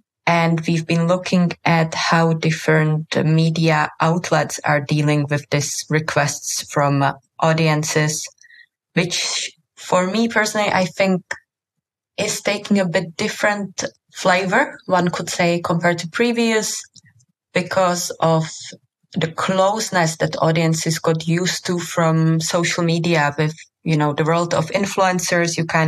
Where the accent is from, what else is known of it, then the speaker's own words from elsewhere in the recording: Czechia; English is a second language; also born or lived in Bosnia and Herzegovina / Lebanon; I come from Czech Republic. But I have had the privilege of living and working in a couple of what you might call post-conflict countries, such as Bosnia and Herzegovina and Lebanon